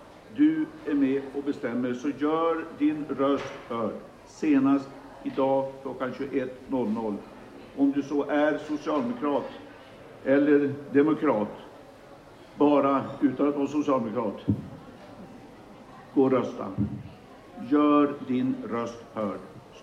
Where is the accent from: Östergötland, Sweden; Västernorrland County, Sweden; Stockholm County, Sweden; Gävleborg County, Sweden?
Västernorrland County, Sweden; Jag är uppväxt i Ångermanlands inland.